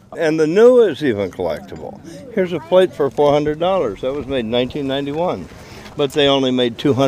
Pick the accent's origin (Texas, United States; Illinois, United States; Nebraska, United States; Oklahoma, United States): Illinois, United States; Rockton; We're from Rockton, Illinois.